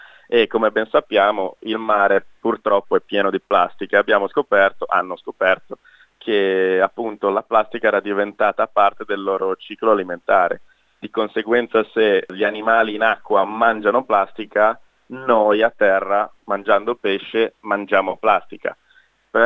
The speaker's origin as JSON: {"language": "Italian", "town": "Bordighera", "region": "Liguria", "country": "Italy", "tie": "born or raised there", "moved": "yes", "said": "ambasciatore di Bordighera nel mondo durante l'anteprima del documentario che abbiamo fatto nella mia città natale"}